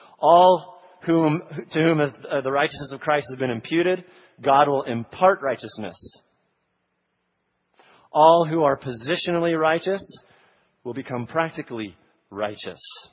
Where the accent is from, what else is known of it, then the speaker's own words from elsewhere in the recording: Texas, United States; Oh, I know all this, Pastor. I grew up in Texas and dad's in the ministry.